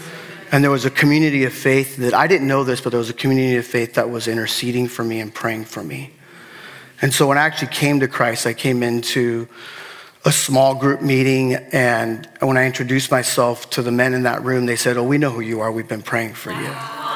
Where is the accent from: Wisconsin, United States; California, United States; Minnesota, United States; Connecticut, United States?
California, United States; Los Angeles; moved away as an adult; also born or lived in Oregon; I moved from Los Angeles in 1988. I moved to Oregon to go to school, and I thought I'd be back 4 years later, and that has not happened. So I've been on a journey away from where I grew up here in LA.